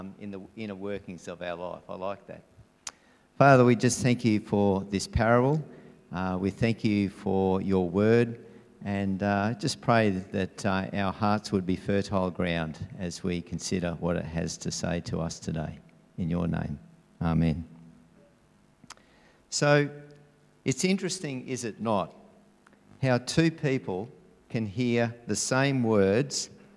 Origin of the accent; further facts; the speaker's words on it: Queensland, Australia; which I must say, as a Queenslander, I'm thoroughly enjoying.